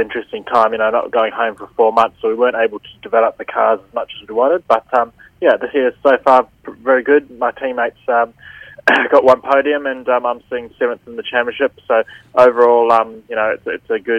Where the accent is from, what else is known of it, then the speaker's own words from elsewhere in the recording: New Zealand; growing up in New Zealand